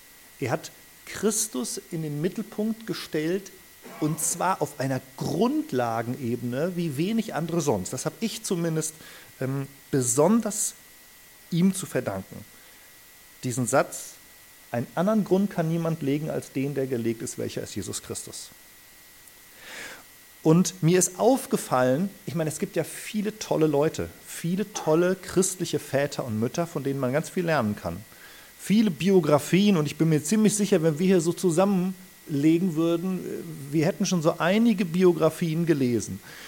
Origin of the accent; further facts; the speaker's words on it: Soest, North Rhine-Westphalia, Germany; Meine Wurzeln liegen im EC, entschieden für Christus. Ich bin in Soest aufgewachsen.